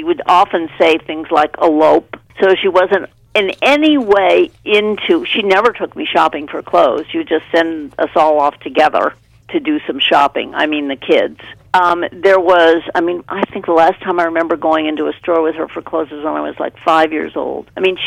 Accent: Beverly Hills, California, United States; Well, you know, I grew up in Beverly Hills. My parents were screenwriters.

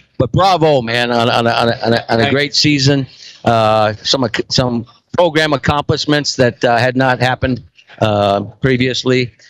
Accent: Midwest, United States; I'm from the Midwest.

